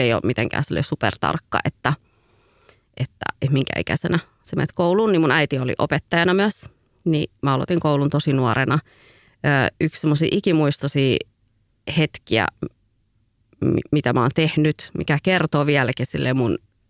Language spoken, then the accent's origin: Finnish; Northern Ethiopia, Ethiopia; born there; Finnish is a second language; mutta mun vanhemmat on eritrealaisia. Eli periaatteessa mä oon eritrealainen, mutta syntynyt Etiopiassa. Mutta mä oon syntynyt siis siellä Pohjois-Etiopiassa niinku vähän niin kuin siinä rajoilla, eli mun äidinkieli on sama kuin mitä on Eritreassa.